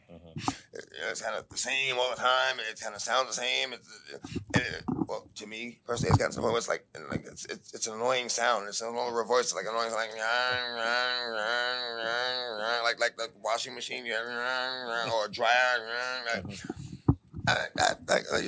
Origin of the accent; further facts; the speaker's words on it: Canada; I'm Canadian.